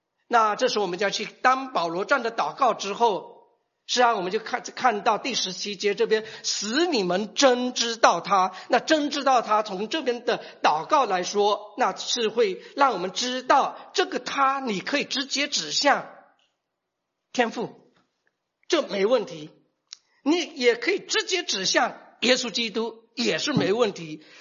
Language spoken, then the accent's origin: Chinese; Fujian, China; 我讲的普通话不怎么样啊？你可能会知道我是福建人，或者福建里面山比较山区里面的人。